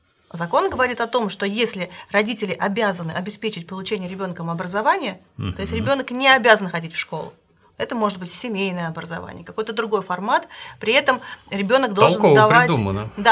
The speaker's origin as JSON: {"language": "Russian", "town": "Kazan", "region": "Tatarstan", "country": "Russia", "said": "Я из Казани, да. Мама 4 детей."}